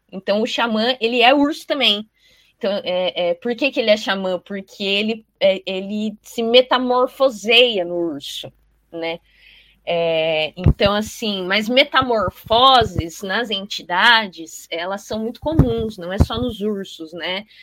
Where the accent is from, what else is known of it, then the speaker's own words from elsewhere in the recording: Mukawa, Hokkaido, Japan; Fui para a comunidade de pescador na região da minha aldeia, em Mukawa.